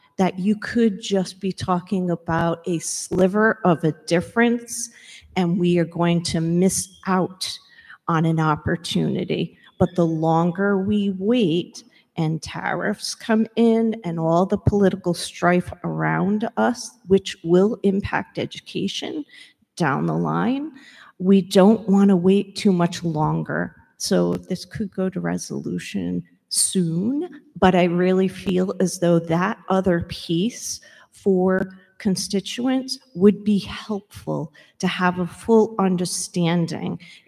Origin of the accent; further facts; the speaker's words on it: Warwick, Rhode Island, United States; I'm from Ward 2, and I have been a homeowner here in Warwick for 25 years. As a child, was also a Warwickian and attended Gorton, Sherman, Vets.